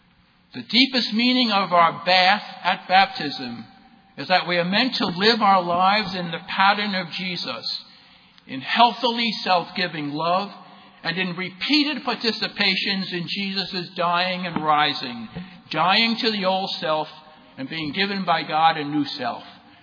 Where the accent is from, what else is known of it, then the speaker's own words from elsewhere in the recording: Brooklyn, New York, United States; born there; My birth in Brooklyn, New York was not a fact, it was an event. That I was born in Brooklyn is a fact now and always.